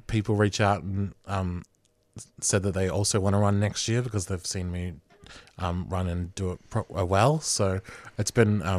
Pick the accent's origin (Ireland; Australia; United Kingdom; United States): Australia; Geelong, Victoria; I'm from Geelong originally, so just down the highway.